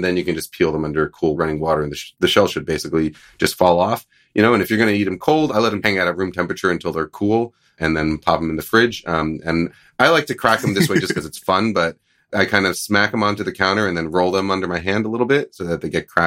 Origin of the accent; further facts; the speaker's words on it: East Coast, United States; Well, I grew up in the East Coast